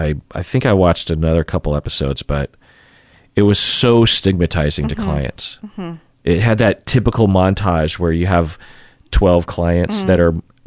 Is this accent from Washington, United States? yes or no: yes; Issaquah, Washington, United States; Well, I'm from Issaquah, Washington. Where are your parents from? Spokane, Washington. Where are your grandparents from? Eastern Washington.